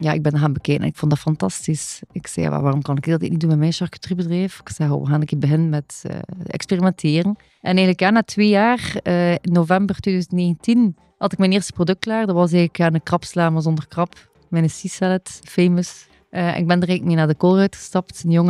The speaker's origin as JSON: {"language": "Dutch", "town": "Lochristi", "region": "Flanders", "country": "Belgium", "lives_now": "Ypres, Belgium", "said": "ik ben 35 jaar, ik ben mama van twee kleine kinderen en ik ben eigenlijk afkomstig van Gent, van Locristie meer bepaald. Maar ik woon en werk nu in Ieper."}